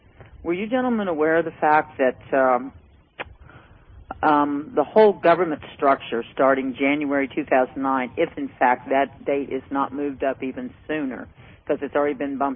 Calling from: Tennessee, United States; from Tennessee.

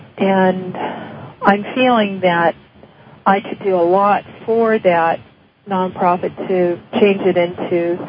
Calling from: Tucson, Arizona, United States

